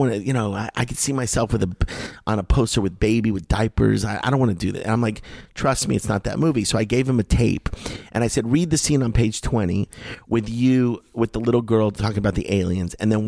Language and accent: English; Miami Beach, Florida, United States; also born or lived in Las Vegas; I was living in Las Vegas at the time. I grew up in Miami Beach, but for 2 years, my mom got married to this guy, and we moved to Las Vegas.